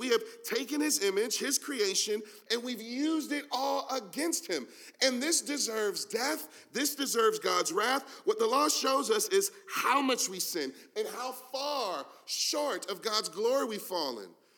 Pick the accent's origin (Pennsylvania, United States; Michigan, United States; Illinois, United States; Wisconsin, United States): Michigan, United States; Detroit; I grew up in Detroit, and it was a dangerous neighborhood I grew up in.